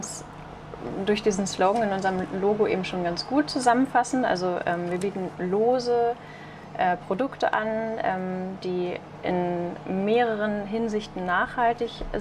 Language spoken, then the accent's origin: German; Eutin, Schleswig-Holstein, Germany; born there; now in Lübeck, Germany; ich bin 30 Jahre alt und bin nicht gebürtig aus Lübeck, bin aber schon ziemlich lange hier vor Ort sesshaft, sage ich mal. Ich bin in Eutin geboren, ist ja etwas kleiner als Lübeck